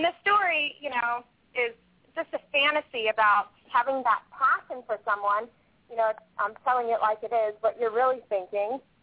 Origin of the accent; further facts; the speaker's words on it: Indiana, United States; I'm originally from Indiana, but like everybody from the north, we migrate south.